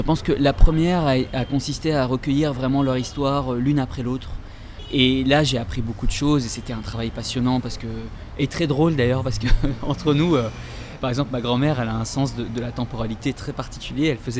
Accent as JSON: {"language": "French", "country": "France", "tie": "born there", "said": "Je suis un homme, je suis né en France."}